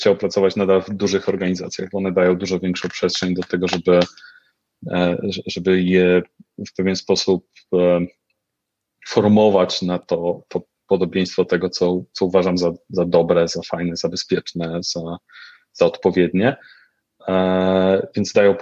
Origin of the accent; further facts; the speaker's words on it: Warmian-Masurian Voivodeship, Poland; Ja się wychowałem w Pipidówie na Warmii